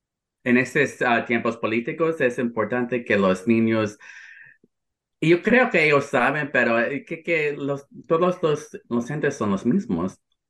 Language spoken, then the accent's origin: Spanish; Puerto Rico; no que soy puertorriqueño, no que soy gay